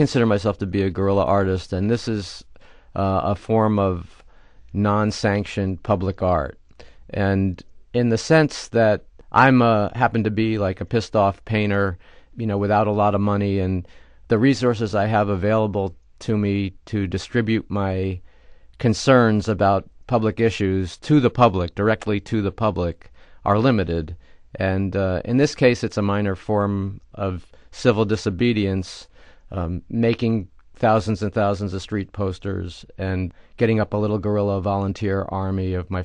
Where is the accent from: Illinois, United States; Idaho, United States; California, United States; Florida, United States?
California, United States; So this is California. This is, you know, my home state.